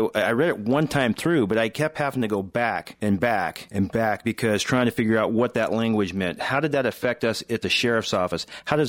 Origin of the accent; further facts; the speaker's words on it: Leavenworth, Washington, United States; Well, I did grow up in a little town of Leavenworth known as the Bavarian Village.